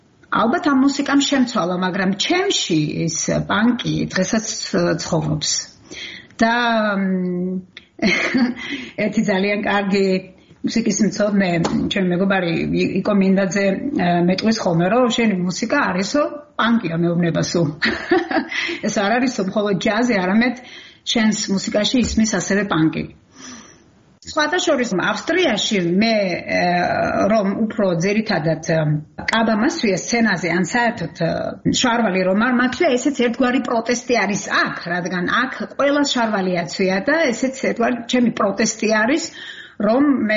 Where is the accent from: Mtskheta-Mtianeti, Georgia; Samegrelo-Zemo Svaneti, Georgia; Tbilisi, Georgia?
Samegrelo-Zemo Svaneti, Georgia; Kakhati; now in Austria; არა მარტო ზუგდიდში, არამედ ჩემ სოფელში, კახათში, სადაც მე დაიბადე და გავიზარდე.